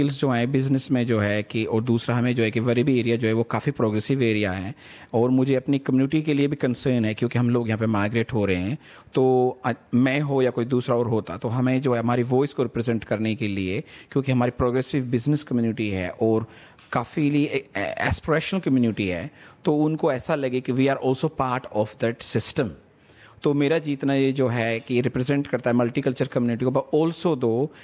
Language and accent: Hindi; Rajasthan, India; मैं राजस्थान इंडिया से हूँ